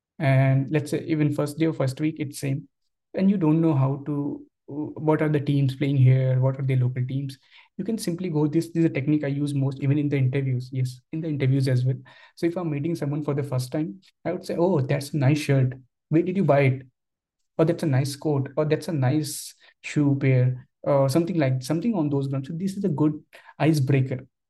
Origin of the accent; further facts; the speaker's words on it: India; Because sometimes what we feel is, especially as an Indian, that we don't know how to start the conversation.